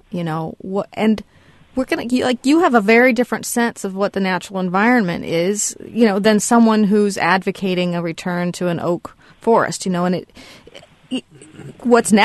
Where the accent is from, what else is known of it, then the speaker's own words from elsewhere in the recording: Montana, United States; Montana is my home state, and that's where I'm from, so I'm very familiar with these big swaths of clear-cut mountainsides